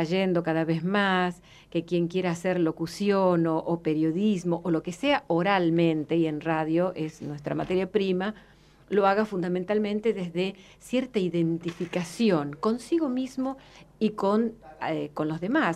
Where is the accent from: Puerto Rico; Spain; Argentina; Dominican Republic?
Argentina; Santiago del Estero; accent: Santiago del Estero; Entonces, mi tonada santiagueña quedó...